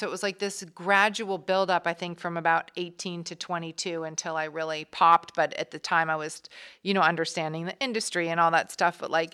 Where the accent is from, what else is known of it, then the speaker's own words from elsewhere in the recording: New York, United States; I grew up in New York.